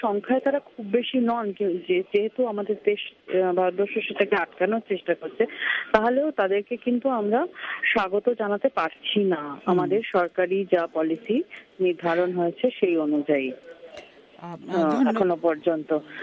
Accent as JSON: {"language": "Bangla", "country": "India", "said": "আমি একজন ভারতীয় সাংবাদিক এবং সেই জায়গা থেকে আমি দিল্লিতে বসে"}